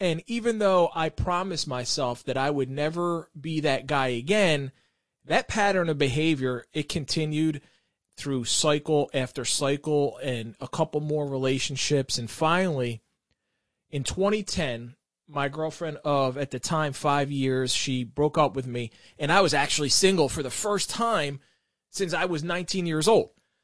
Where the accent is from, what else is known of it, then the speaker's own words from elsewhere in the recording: Philadelphia, Pennsylvania, United States; I grew up in South Philly, the son of Palestinian immigrants, and I went to Catholic schools for 12 years.